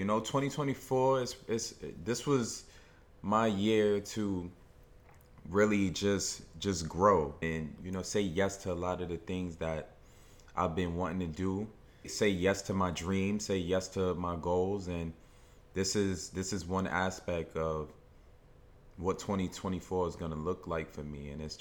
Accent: Brooklyn, New York, United States; I'm born and raised in Brooklyn.

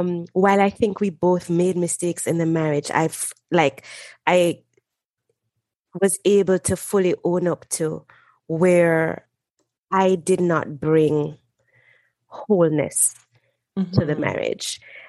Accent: Jamaica; now in United States; I'm from Jamaica.

